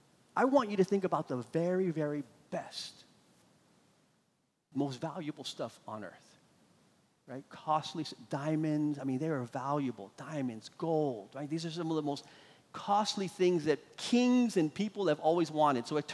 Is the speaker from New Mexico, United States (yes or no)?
no; Florida, United States; and I'm from Florida, so we all know what happens when hurricanes come.